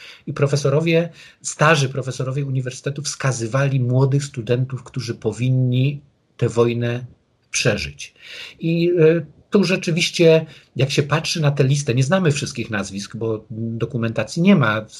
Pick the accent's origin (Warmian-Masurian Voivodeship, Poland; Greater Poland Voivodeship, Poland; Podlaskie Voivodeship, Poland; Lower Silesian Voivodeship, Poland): Lower Silesian Voivodeship, Poland; Wrocław; ja jestem wrocławianinem.